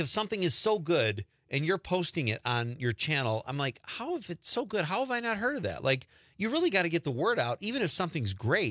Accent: Chicago, Illinois, United States; I think I just told you, we used to drive up to Three Lakes from Chicago. I grew up in Chicago when I was younger.

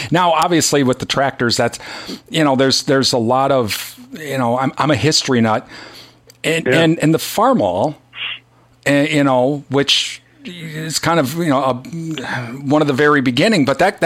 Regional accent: Green Bay, Wisconsin, United States; See, when I was growing up in Green Bay, when I was in elementary school, going to Douglas MacArthur Elementary School on an IH school bus

